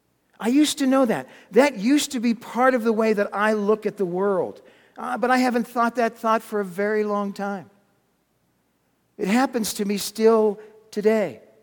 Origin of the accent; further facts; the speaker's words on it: Massachusetts, United States; Now, I'm really going somewhere with this, but I'm from Massachusetts.